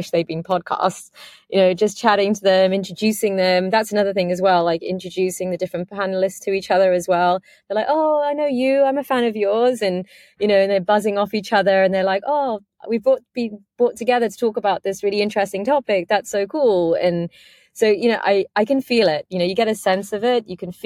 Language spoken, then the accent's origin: English; Pakistan; I'm a Pakistani woman